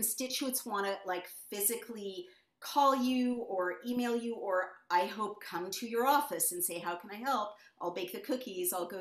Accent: California, United States; I am from California

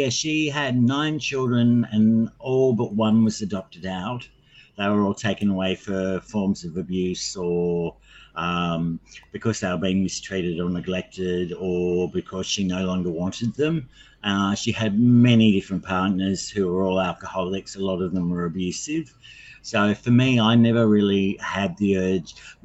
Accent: Sydney, New South Wales, Australia; I grew up with a foster family who adopted me later in life. And so I grew up on the Northern Beaches.

